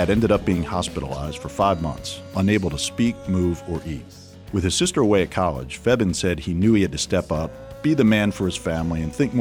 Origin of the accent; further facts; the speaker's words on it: India; now in United States; that I grew up in India and like how, you know, came here on a, you know, on a whim, basically coming to America